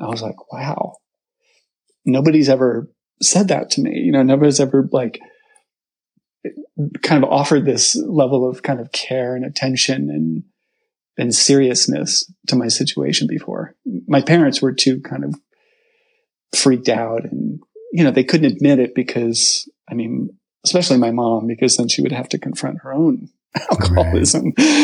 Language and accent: English; Connecticut, United States; also born or lived in New York; now in California, United States; no, I grew up in Connecticut.